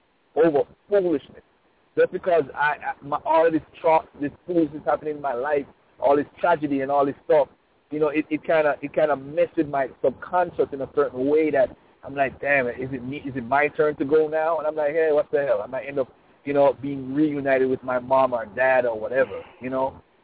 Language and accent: English; Jamaica; I'm from Jamaica, and I've never had a drink in my life, and I've never smoked. And it has nothing to do with religion.